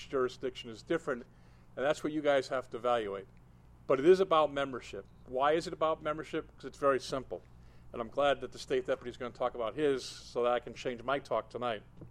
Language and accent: English; Connecticut, United States; And depending on where you are in the country, I'm from Connecticut. I was a state deputy in Connecticut for 3 years.